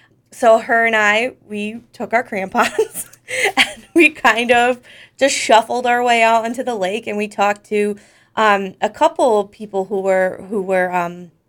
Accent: Scranton, Pennsylvania, United States; I'm from Scranton. I grew up in West Scranton. Literally, you know, in a very urban part of the city.

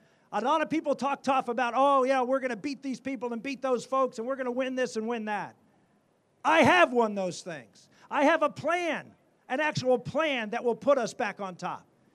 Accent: Rust Belt, United States; I come from the Rust Belt. I come from a steel town.

